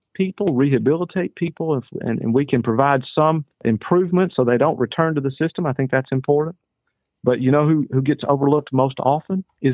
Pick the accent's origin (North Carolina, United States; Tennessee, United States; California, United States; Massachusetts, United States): Tennessee, United States; Memphis; I'm from the rural part of the district. And of course, I grew up in and around Memphis.